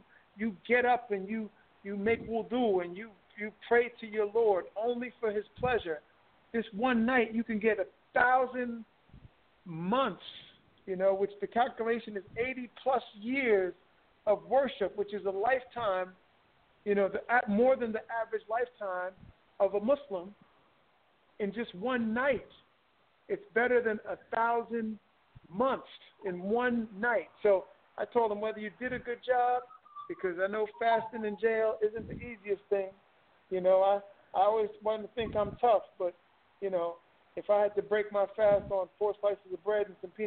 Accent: Winston-Salem, North Carolina, United States; from Winston-Salem, North Carolina.

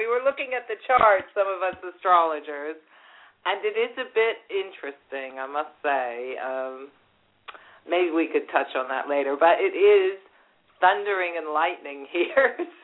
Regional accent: United States; moved away as an adult; now in London, United Kingdom; I'm American, as you can hear by my voice. I moved over to the UK in 1985. And I made London my home.

